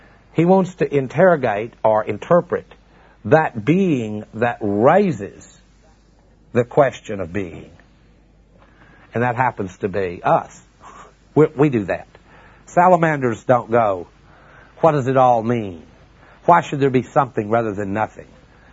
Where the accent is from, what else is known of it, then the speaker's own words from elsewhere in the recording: Texas, United States; But believe me, I'm from Texas, and when you hear a good story, you don't go, is that true?